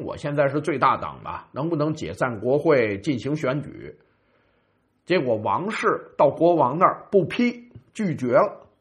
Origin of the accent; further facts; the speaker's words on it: Australia; 说什么时候我们澳大利亚人到这么一个程度啊